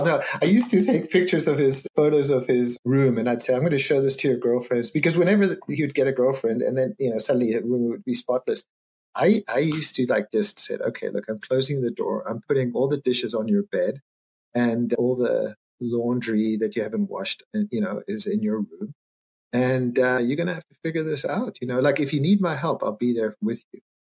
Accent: South Africa; now in United States; I grew up in South Africa and I never did dishes until I came to the States.

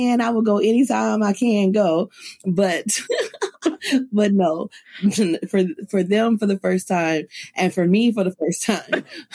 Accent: Mississippi, United States; now in Japan; I'm from Mississippi. Mississippi is catfish bound.

